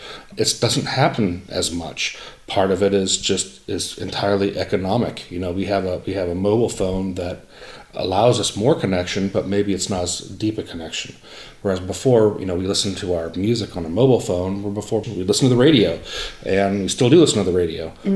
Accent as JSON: {"language": "English", "town": "Ames", "region": "Iowa", "country": "United States", "tie": "born there", "said": "And Kathy, she was born in Mount Pleasant, and I was born in Ames. We both lived here probably for a while, and then we both ended up out in Los Angeles area."}